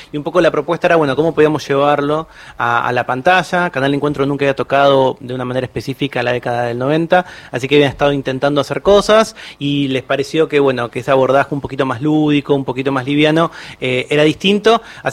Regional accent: Buenos Aires Province, Argentina; now in Buenos Aires, Argentina; yo soy de provincia de Buenos Aires, me mudé a Capital Federal sobre el final para poder venir a estudiar.

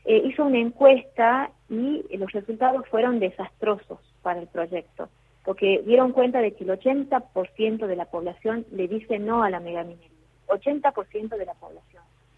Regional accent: Andalgalá, Catamarca, Argentina; una seguidilla de acontecimientos que vienen sucediendo en mi pueblo, demuestran que no hay paz social. En Andalgalá no están dadas las condiciones para este proyecto.

